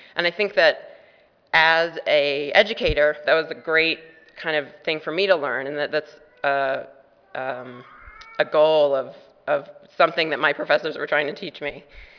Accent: Virginia, United States; I grew up in Virginia, a very middle-class upbringing

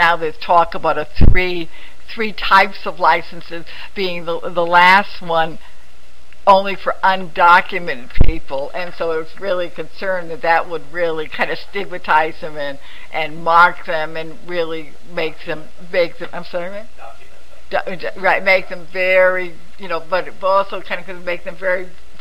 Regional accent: New York City, New York, United States; I mean, I'm happy to report, I come from New York City, that there's an executive order

